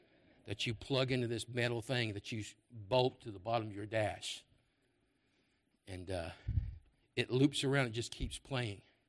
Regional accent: Memphis, Tennessee, United States; You have to understand something. I grew up in Memphis. I grew up not far from … was the coolest thing you would ever, ever imagine in Memphis.

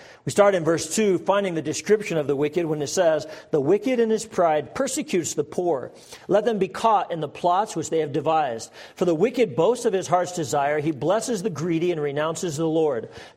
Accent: Pueblo, Colorado, United States; But when I was a boy growing up in Pueblo, Colorado, I was growing up in a neighborhood where I was kind of the oddball.

